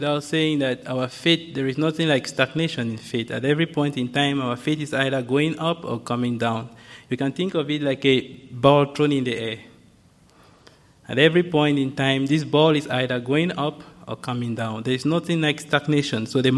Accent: Cameroon; born there; I was born in Cameroon, and my parents were very devoted Christians.

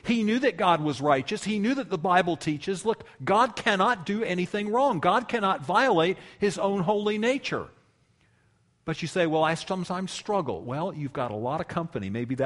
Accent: United States; I love America. I'm an American. I wouldn't want to be anything else.

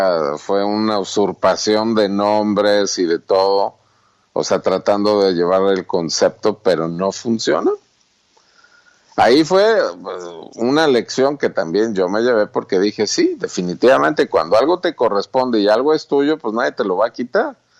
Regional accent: Mexico; Digo taquería porque pues yo soy mexicano.

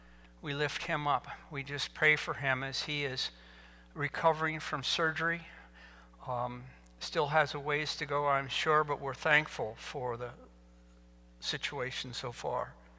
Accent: Indiana, United States; And growing up in Indiana, we have trees.

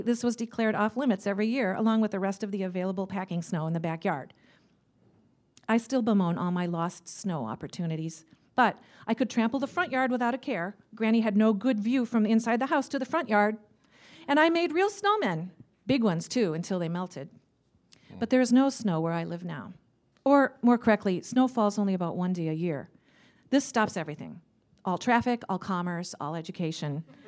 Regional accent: Cleveland, Ohio, United States; I grew up in Cleveland, where there is plenty of snow all winter.

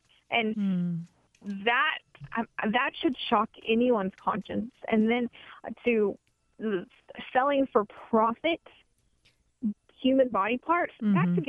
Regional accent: Houston, Texas, United States; I'm from Houston, and then I work a lot in Austin.

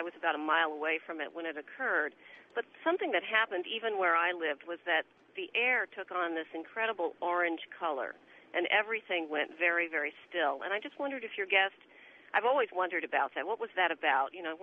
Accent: Xenia, Ohio, United States; My hometown is Xenia, Ohio, and it was destroyed.

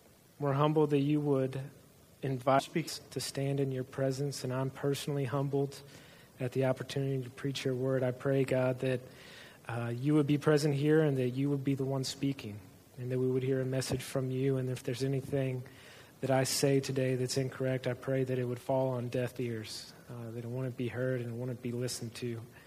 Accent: Indianapolis, Indiana, United States; moved away as an adult; now in Ohio, United States; I was born in Indianapolis and grew up there and spent my first 22 or 23 years there. And I moved to Northwest Ohio 4 years ago with a ministry called Campus Outreach.

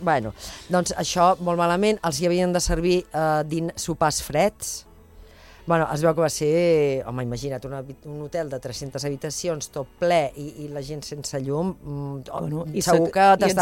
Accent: Santa Coloma de Gramenet, Catalonia, Spain; jo som de Santa Coloma.

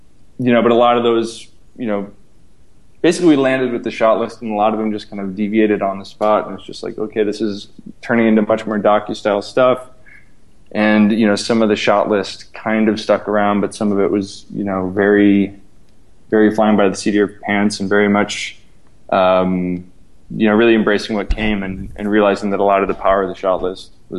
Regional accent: Midwest, United States; you know, like growing up in the Midwest, just these kind of rambling summer days of just, you know, shenanigans and enjoyment

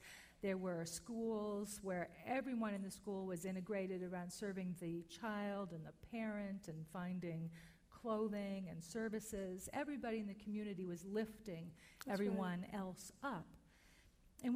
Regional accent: Cleveland, Ohio, United States; I grew up in Cleveland.

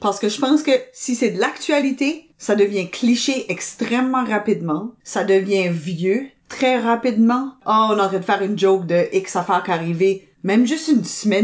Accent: Canada; accent: Acadian; Pour des Acadiens, ouais. Seuls, là, d'être sur une scène puis d'être en train de parler français à notre, avec notre accent en plus.

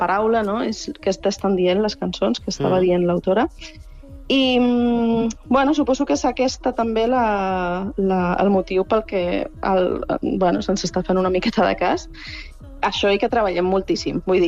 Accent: Ibiza, Balearic Islands, Spain; Sí, sóc eivissenca jo. Encara que no tinguis accent...

